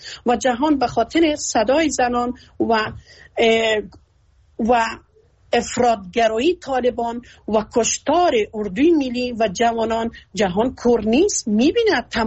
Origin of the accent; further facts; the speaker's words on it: Afghanistan; moved away; ما که بیرون از افغانستان هستیم